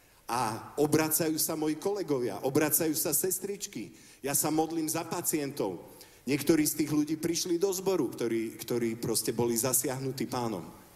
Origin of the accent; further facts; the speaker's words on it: Košice, Košice Region, Slovakia; born there; Ja som tu nedaleko, jednak som sa narodil v Košiciach, ale tu nedaleko som študoval na vysokej škole, som vyštudovaný lekár